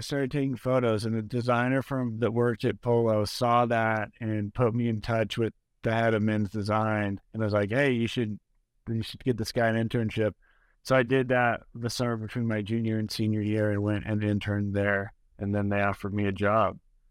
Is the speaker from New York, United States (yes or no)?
no; Portland, Oregon, United States; I grew up in and around Portland, Oregon. And as a kid, I spent a ton of time outside